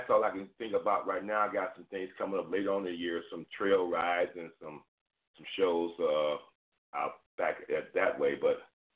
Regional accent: the North, United States; think that I have that Southern soul sound that I'm hearing coming out of the South right now. Because I'm from the North.

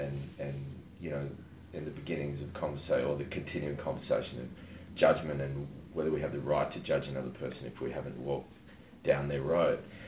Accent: Australia; I thought I was off the hook because I'm Australian for not knowing about this couple.

